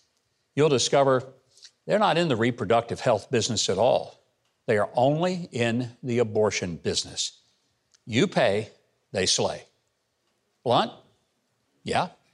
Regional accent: Arkansas, United States; They're from my home state of Arkansas.

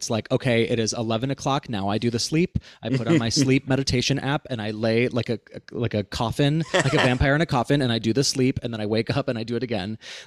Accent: Cleveland, Ohio, United States; So Alex and I grew up together in Cleveland, Ohio, and we did, I know, twist.

